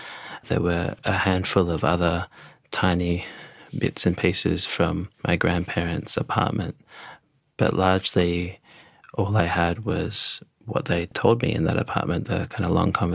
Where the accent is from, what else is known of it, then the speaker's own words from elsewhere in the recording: Australia; being Australian and growing up in Australia